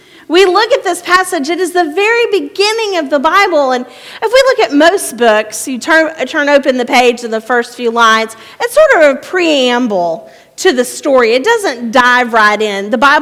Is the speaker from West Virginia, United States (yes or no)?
no; Texas, United States; we're close to Louisiana. We're between Houston and Louisiana, and we're not sure if we're Texan or Cajun in my part of the world.